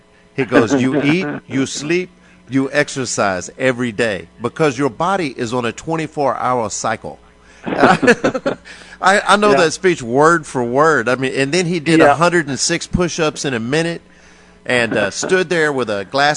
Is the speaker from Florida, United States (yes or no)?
no; Victoria, Texas, United States; When I was growing up in South Texas at Victoria in the 60s, I can remember hearing about all these magnificent and world-class sprinters